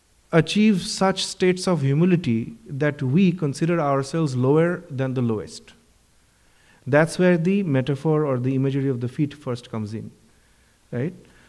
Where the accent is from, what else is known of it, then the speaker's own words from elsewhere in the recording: Kolkata, West Bengal, India; I grew up in Kolkata.